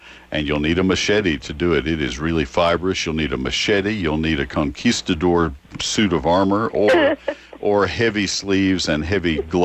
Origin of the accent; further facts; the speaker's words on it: Texas, United States; I grew up in South Texas, I know.